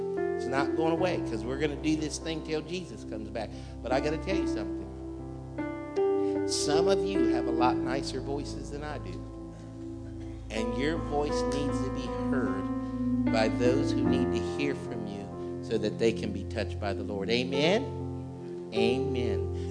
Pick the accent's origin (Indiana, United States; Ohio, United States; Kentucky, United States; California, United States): Ohio, United States; I said, man, I'm from the greatest area ever in the state of Ohio.